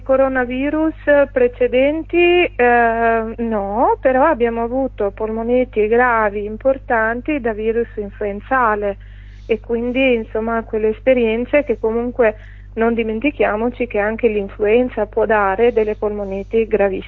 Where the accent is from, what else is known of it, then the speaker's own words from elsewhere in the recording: Albania; Italian is a second language; io sono sicura e convinta che ha detto tutto quello che noi albanesi pensiamo, perché dalle nostre parti comunque la riconoscenza è una cosa molto importante